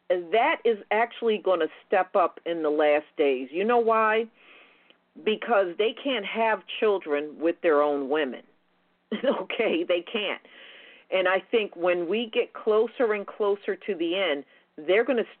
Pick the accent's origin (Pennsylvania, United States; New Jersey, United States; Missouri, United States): Pennsylvania, United States; Philadelphia; When I grew up in Philadelphia, there was a black homeless man found in an abandoned house.